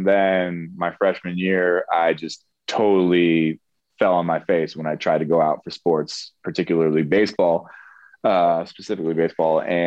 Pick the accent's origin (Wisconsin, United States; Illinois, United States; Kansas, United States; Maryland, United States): Illinois, United States; now in New York, United States; I'm from outside Chicago.